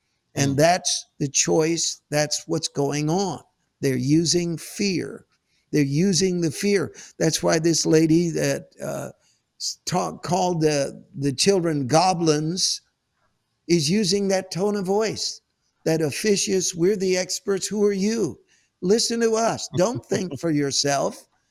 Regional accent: San Francisco, California, United States; San Francisco is my hometown. It's been destroyed.

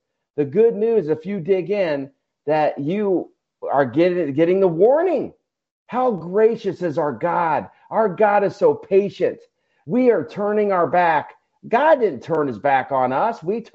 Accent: Ohio, United States; I'm proud to be from Ohio, but I'm also an American.

